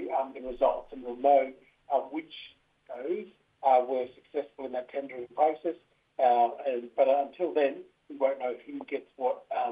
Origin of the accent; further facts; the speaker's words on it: Sydney, New South Wales, Australia; a Birrindubba Waka Waka man, born and raised on the land of the Gadigal Wangal people here in Sydney.